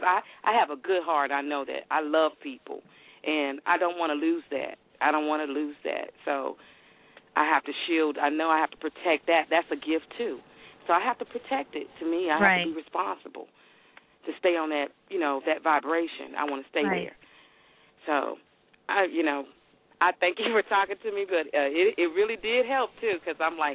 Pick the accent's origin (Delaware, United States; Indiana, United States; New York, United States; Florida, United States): Florida, United States; That sounds like my hometown from Florida.